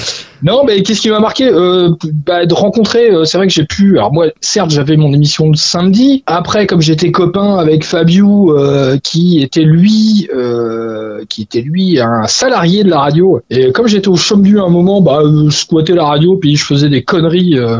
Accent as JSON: {"language": "French", "town": "Caen", "region": "Normandy", "country": "France", "said": "parce que je suis de Caen à la base"}